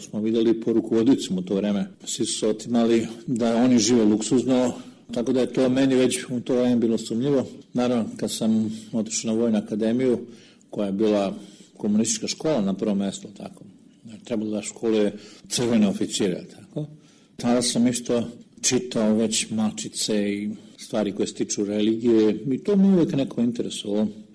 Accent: Belgrade, Serbia; Rođen sam u Beogradu

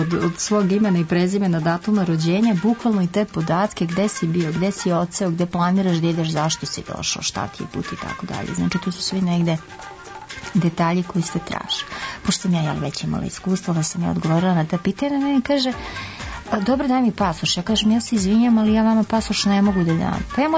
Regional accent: Serbia; moj pasoš je srpski pasoš. Ja sam rekla: ne, ja dolazim iz Srbije.

